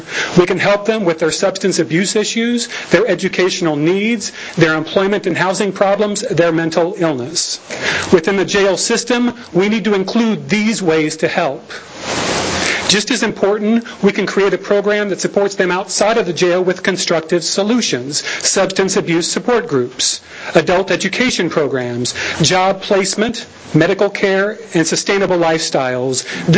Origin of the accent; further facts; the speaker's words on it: Effingham, Illinois, United States; I grew up in Effingham, a community without much racial or ethnic diversity